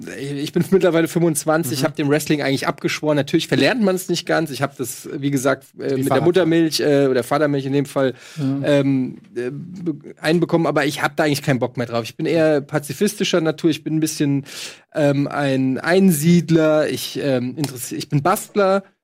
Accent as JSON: {"language": "German", "country": "Russia", "said": "Ich bin Russe."}